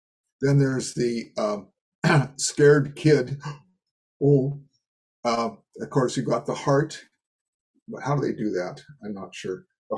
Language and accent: English; Seattle, Washington, United States; And that's what I was educated with and learned to deal with growing up in Seattle, was this feeling of constant threat from overseas.